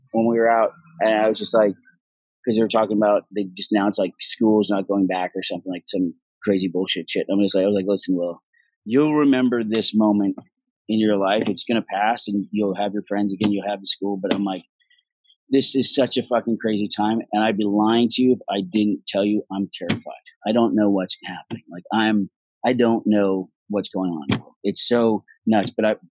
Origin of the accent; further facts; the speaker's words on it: Ireland; He goes, where are you from? I was like, I'm Irish. He goes, you're not from Texas? I'm like, no.